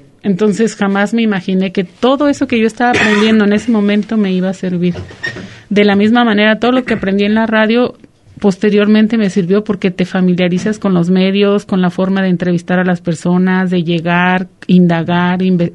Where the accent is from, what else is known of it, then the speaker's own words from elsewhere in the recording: Colotlán, Jalisco, Mexico; en Colotlán simplemente no había opciones, y soy nativa de este lugar.